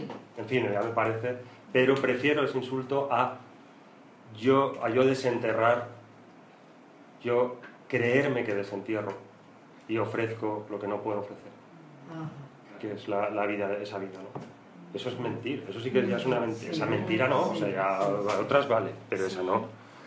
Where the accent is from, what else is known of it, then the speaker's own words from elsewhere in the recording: Extremadura, Spain; En mi pueblo, yo soy del sur de Badajoz